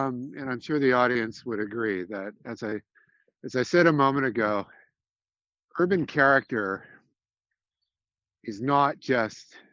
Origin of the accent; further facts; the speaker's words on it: United States; moved away as an adult; now in United Kingdom; Because, as you know, I'm originally an American, but I've lived in the United Kingdom for a few years